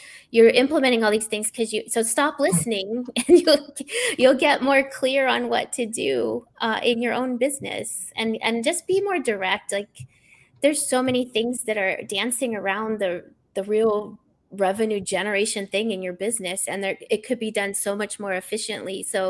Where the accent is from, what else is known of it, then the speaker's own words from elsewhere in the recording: California, United States; now in Florida, United States; I'm originally from California.